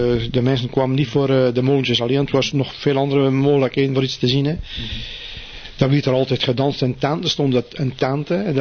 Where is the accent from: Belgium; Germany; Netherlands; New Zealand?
Belgium; Maldegem, East Flanders; In Maldegem op Meuntje. Dat is Café Molentjesplein. Dat was mijn thuis daar. Mijn vader was daar klompenmaker. En hier het café. En daar ben ik dus geboren.